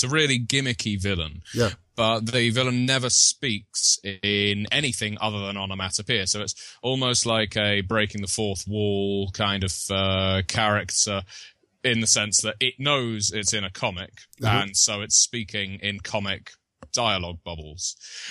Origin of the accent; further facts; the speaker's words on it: South East England, United Kingdom; also born or lived in Salisbury / Southampton; I have almost all of my life lived on the south coast of England near the south coast of England, moving between the cities of Salisbury and Southampton.